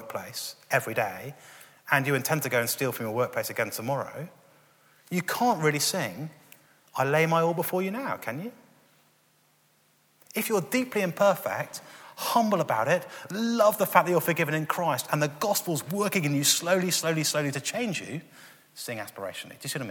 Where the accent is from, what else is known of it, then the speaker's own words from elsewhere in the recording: England, United Kingdom; Just tells you I come from England.